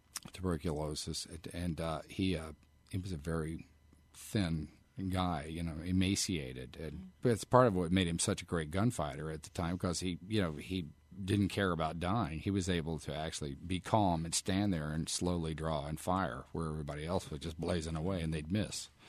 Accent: Houston, Texas, United States; I growing up in Houston, I've been in New Orleans a couple of times.

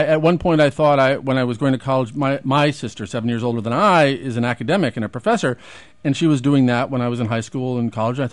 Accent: Omaha, Nebraska, United States; I grew up in Omaha, Nebraska.

